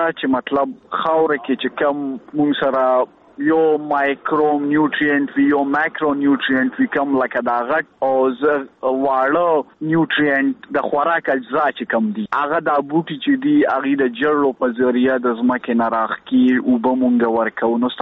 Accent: Pakistan; moved away; زه پکې د پاکستان نه یم.

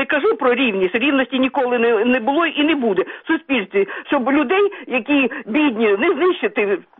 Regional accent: Kyiv, Ukraine; я з Києва.

